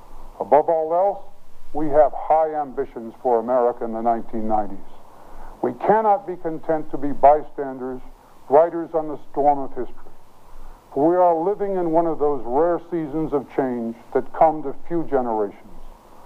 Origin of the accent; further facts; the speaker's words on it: Spokane, Washington, United States; One of my first jobs was as deputy prosecutor in my hometown of Spokane, Washington.